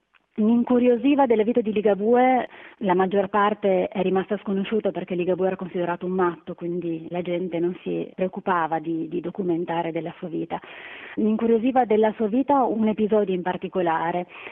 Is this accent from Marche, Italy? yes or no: no; Parma, Emilia-Romagna, Italy; il paesaggio della Bassa Padana è un paesaggio che mi appartiene perché sono di Parma, parte della mia famiglia viene da lì, ed è un paesaggio che mi è particolarmente caro